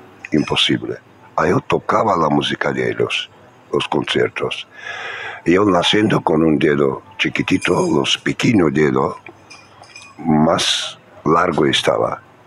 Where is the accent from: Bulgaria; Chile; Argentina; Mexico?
Bulgaria; Spanish is a second language; now in Sabadell, Spain; Soy de Bulgaria.